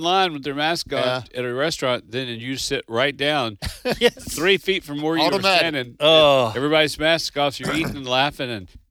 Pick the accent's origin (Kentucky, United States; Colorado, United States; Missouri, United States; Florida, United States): Kentucky, United States; Owensboro; Hey, Lisa, I was born and raised in Owensboro. You ever get up river?